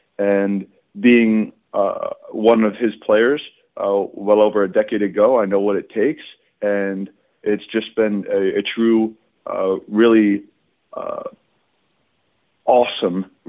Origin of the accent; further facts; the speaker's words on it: Mahwah, New Jersey, United States; Terry, I come from Northern New Jersey. I didn't have a varsity program in Mahwah, New Jersey when I was a freshman.